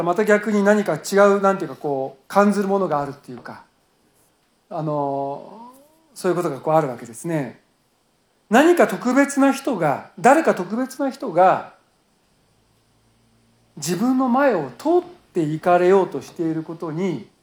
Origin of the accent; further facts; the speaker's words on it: Tokyo, Japan; 私は東京で生まれて東京で育ったんですけども